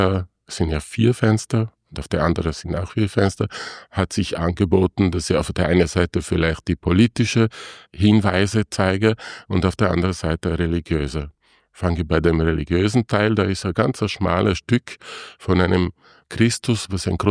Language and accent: German; Trentino-Alto Adige, Italy; German is a second language; Ich komme aus dem Trentino noch dazu.